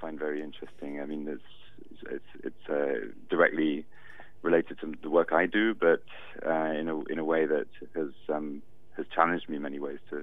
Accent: United Kingdom; I mean, except I'm British, so I guess I'm sort of electable in that sense.

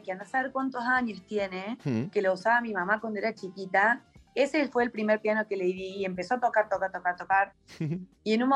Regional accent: Córdoba, Argentina; somos de Córdoba

